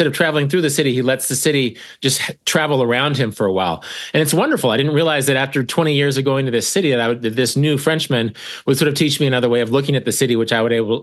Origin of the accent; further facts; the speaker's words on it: United States; As an American, there's so many Americans who've been there and found inspiration